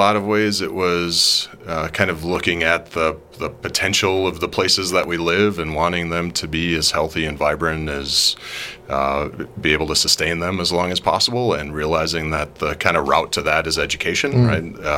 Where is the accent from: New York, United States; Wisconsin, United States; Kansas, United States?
Wisconsin, United States; Antigo; So I grew up a little bit north of here in the Antigo area, Lang Lake County. My dad and my uncle were loggers.